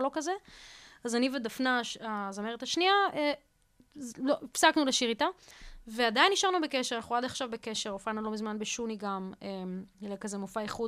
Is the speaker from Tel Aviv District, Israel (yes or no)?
yes; Bat Yam, Tel Aviv District, Israel; גדלתי בבת ים, לא, אין קשר, שום צורה, אין לי, אני לא מהארץ